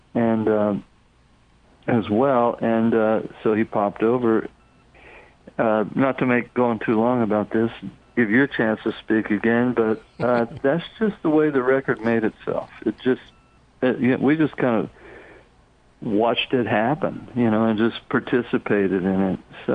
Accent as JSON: {"language": "English", "town": "Houston", "region": "Texas", "country": "United States", "tie": "born or raised there", "said": "he and I grew up in Houston around the same time."}